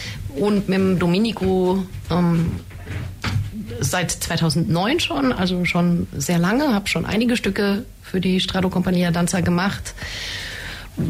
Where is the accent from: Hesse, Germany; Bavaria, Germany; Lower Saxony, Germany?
Hesse, Germany; Frankfurt am Main; Ich bin aus Frankfurt am Main und beschäftige mich mit Tanz.